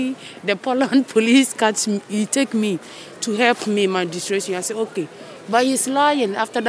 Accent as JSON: {"language": "English", "country": "Ghana", "lives_now": "Belarus", "said": "I'm from Ghana."}